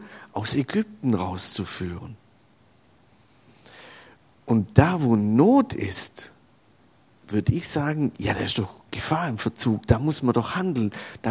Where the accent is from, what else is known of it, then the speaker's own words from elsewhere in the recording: Baden-Württemberg, Germany; da wo ich herkomme, aus der Nähe von Ulm, das ist so Stuttgart-Ulm da oben